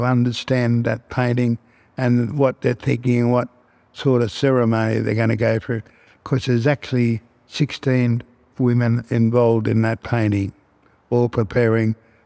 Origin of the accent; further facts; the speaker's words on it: Waterloo, New South Wales, Australia; born there; now in Mount Druitt, Australia; My parents come from Ngamba country, that's a far west of New South Wales. And I was born in Gadigal country in Waterloo, Redfern area. And I'm now living in Ndarrik, a tribal area, the old Mount Druitt.